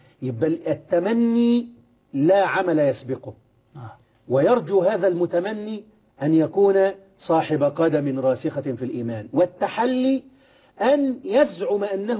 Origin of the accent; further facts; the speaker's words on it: Egypt; أنت سمعت المثل ده عندنا في مصر كده